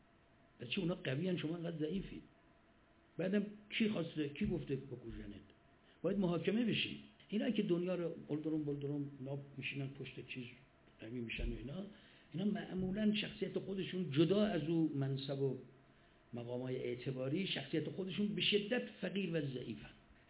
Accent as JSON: {"language": "Persian", "town": "Mashhad", "region": "Razavi Khorasan", "country": "Iran", "said": "بعد میاد تهران مشهد، ما مشهدیم، به تهران چه ربطی؟"}